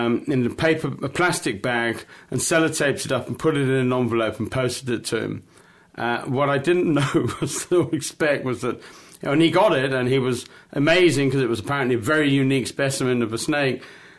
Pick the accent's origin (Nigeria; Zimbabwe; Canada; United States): Zimbabwe; also born or lived in England; I was born in England, but I had the lucky childhood of my parents emigrated when I was like 8 or 9 years old, and they went to Africa, and they went to Zimbabwe